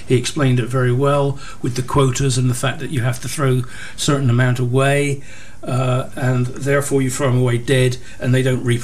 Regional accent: Portsmouth, South East England, United Kingdom; starting from my early childhood and growing up in Westside Portsmouth and going around Whale Island and fishing and so forth

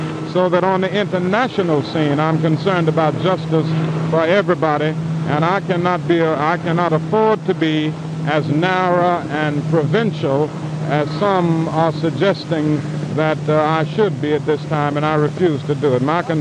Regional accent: United States; I am an American.

